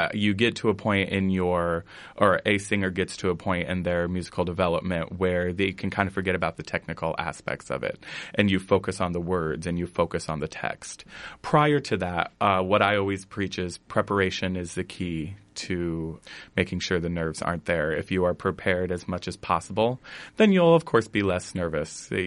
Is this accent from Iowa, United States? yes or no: yes; Van Horn, Iowa, United States; I grew up in Iowa. I grew up in a small town outside of Cedar Rapids, Van Horn